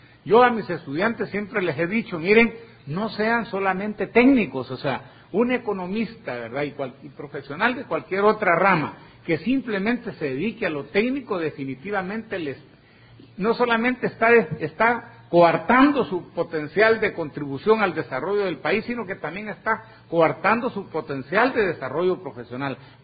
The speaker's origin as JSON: {"language": "Spanish", "town": "Nueva Concepción", "region": "Chalatenango", "country": "El Salvador", "tie": "born there", "said": "yo nací en Nueva Concepción, estudié en Chalatenango"}